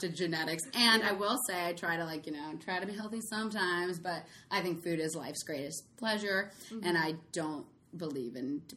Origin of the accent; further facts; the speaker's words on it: Columbus, Ohio, United States; I grew up in Columbus, Ohio, and we would go to this random Americanized Chinese place